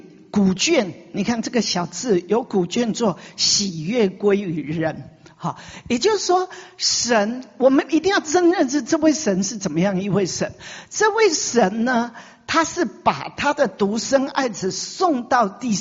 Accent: Taiwan; 因为我们台湾人，在日本式爸爸妈妈都在日本式的教育底下是比较严厉

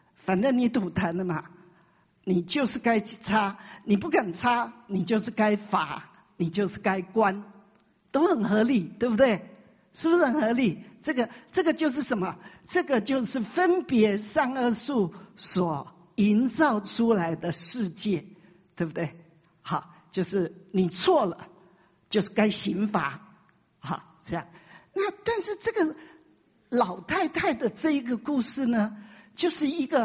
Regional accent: China; 其实我觉得我们中国人还算是蛮善良的

